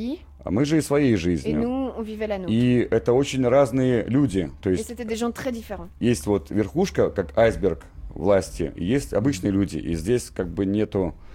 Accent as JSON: {"language": "Russian", "region": "Riga", "country": "Latvia", "tie": "born or raised there", "said": "Вот в Риге, я просто вырос в Литоне, Letonian country."}